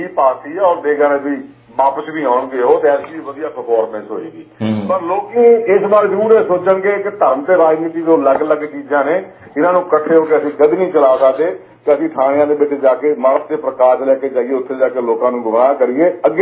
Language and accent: Punjabi; Padhiana, Punjab, India; ਮੈਂ ਆਪਣੇ ਪਿੰਡ ਦੀ ਗੱਲ ਕਰ ਰਿਹਾ, ਪਧਿਆਣਾ ਪਿੰਡ ਆ ਮੇਰਾ।